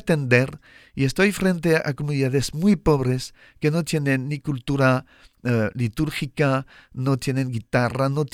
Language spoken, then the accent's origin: Spanish; France; Spanish is a second language; also born or lived in Mexico; now in Cuba; Yo soy francés. Uh-huh. Antes estaba, he vivido mi vida religiosa y sacerdotal en varios países, pero antes de Cuba estaba en México.